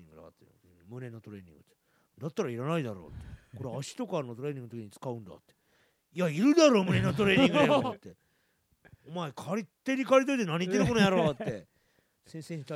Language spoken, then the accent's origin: Japanese; Mexico; そう、僕メキシコで育ったというか、メキシコのプロレスは絶対こうロープは握ってるんですよね